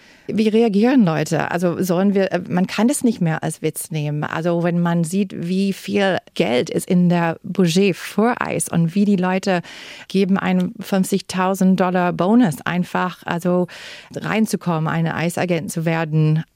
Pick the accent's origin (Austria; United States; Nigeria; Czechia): United States; German is a second language; moved away as an adult; now in Germany; als Amerikanerin, der hier in Deutschland ist und beobachtet von fern.